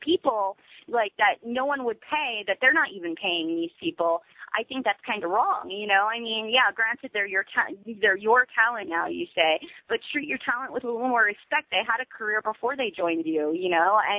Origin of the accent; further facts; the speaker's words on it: New York, United States; time I was wrestling at home in front of, like, in New York, especially in front of, like, you know, my hometown crowd.